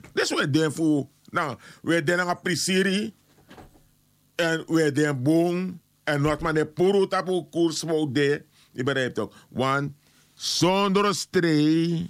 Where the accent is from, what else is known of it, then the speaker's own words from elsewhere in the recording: Netherlands; we zijn eenmaal al in Nederland, en wij zijn Nederlanders, we zijn geen tweedehands burger, we zijn echte Nederlanders. Geboren, onze kinderen zijn hier geboren.